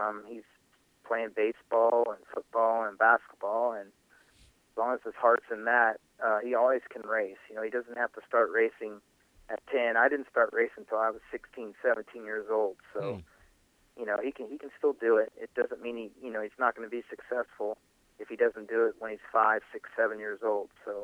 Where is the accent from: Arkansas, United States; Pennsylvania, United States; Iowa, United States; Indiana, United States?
Indiana, United States; Indianapolis; But I am from Indy.